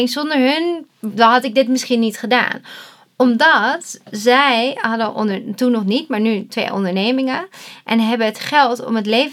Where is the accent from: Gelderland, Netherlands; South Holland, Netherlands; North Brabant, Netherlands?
South Holland, Netherlands; Rotterdam; ik ben Rotterdamse, heel nuchter.